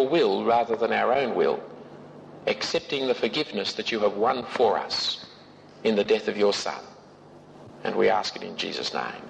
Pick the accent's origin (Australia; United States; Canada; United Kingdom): Australia; I am a Christian. I am married. I am an Australian.